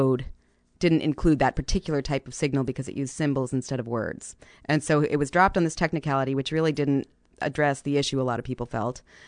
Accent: Massachusetts, United States; Massachusetts.

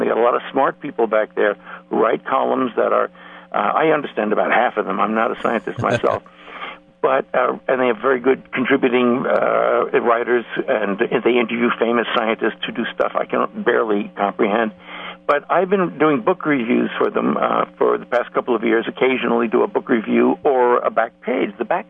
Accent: New York, United States; also born or lived in Washington; now in California, United States; Oh, basically, well, I'm originally a New Yorker, transplanted to California after a great many years of wandering to other capitals, distant to here and there.

